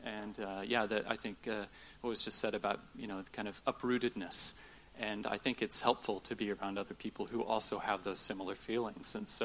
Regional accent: United States; We're English speakers, we're from the U.S.

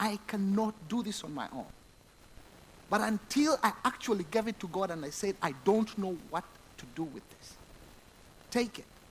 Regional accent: Uganda; I was born and raised in Uganda

